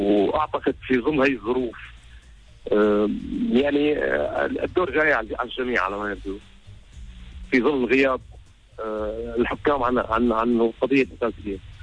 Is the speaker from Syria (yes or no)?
yes; Syria; نحن عرب ندافع عن العرب كعروبة ونحن سوريين بعدها